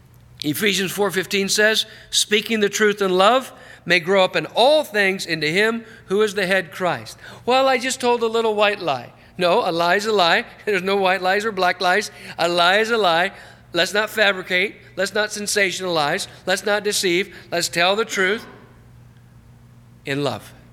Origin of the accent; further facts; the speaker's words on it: Los Angeles, California, United States; Obviously, I'm from Los Angeles, right?